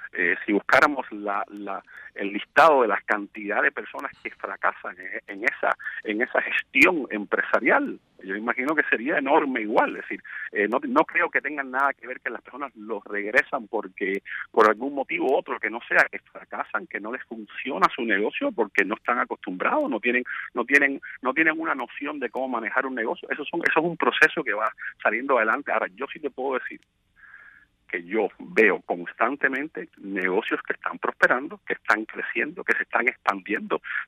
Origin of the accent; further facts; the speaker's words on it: Cuba; now in United States; una medida que viola mis derechos como ciudadano norteamericano de regresar a mi país de origen